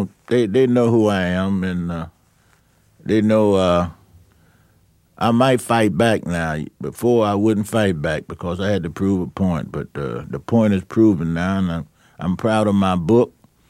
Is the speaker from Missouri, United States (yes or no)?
no; Charlotte, North Carolina, United States; born or raised there